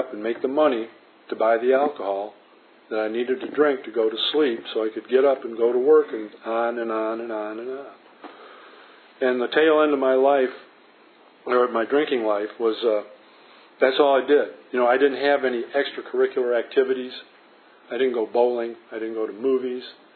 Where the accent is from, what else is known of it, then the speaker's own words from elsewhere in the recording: Michigan, United States; And I'm not afraid of the snow. I'm from Michigan. I'm going to go out and shovel snow.